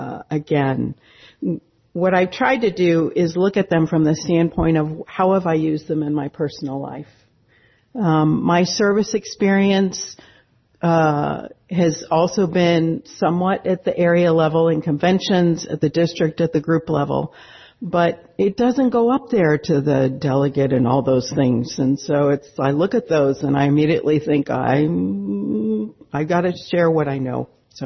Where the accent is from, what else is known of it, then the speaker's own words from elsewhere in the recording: Columbia, Missouri, United States; I am from Columbia, Missouri, and it's a pretty cool state